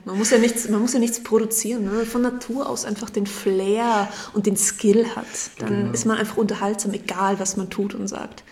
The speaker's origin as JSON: {"language": "German", "region": "Salzburg", "country": "Austria", "said": "Ich komme aus Salzburg in Österreich."}